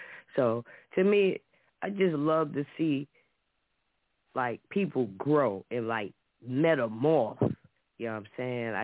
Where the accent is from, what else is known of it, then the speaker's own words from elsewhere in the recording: New York, United States; it was the New York Giants because I'm a New Yorker.